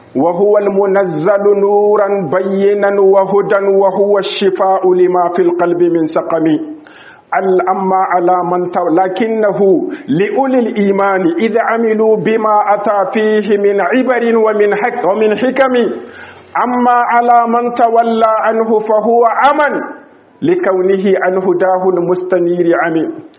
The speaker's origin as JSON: {"language": "Arabic", "country": "Niger"}